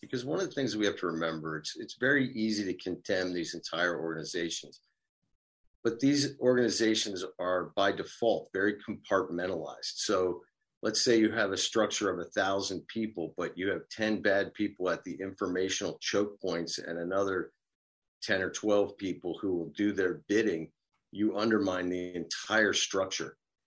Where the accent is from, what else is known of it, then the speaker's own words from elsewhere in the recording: Pennsylvania, United States; I grew up outside of Philadelphia, sort of right near Valley Forge out on the Western Main Line, I guess you call it.